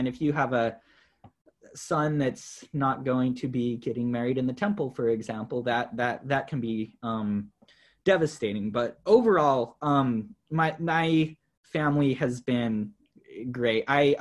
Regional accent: Utah, United States; also born or lived in Valencia, California; So I was born and raised mostly in Utah, although my family and I lived in Southern California in Valencia for a couple years while I was in elementary school. Graduated high school in Utah

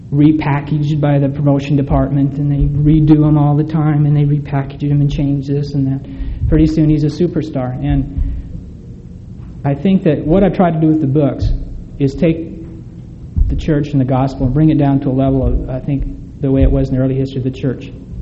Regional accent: North Dakota, United States; I'm like I said, I'm from North Dakota. I went on a mission to New Zealand, and that was great.

